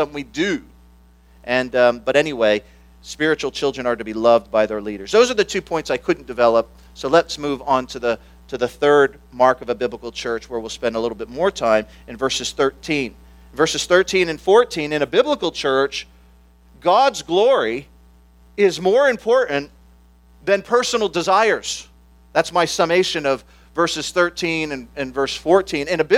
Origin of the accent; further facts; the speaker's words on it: United States; now in United Kingdom; And that, and particularly in Britain, I'm the most expressive person probably in our church as an American.